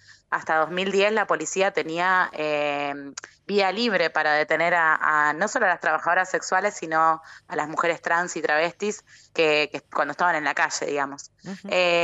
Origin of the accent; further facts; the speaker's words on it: Santa Fe, Argentina; que soy santafesina, así que un orgullo siempre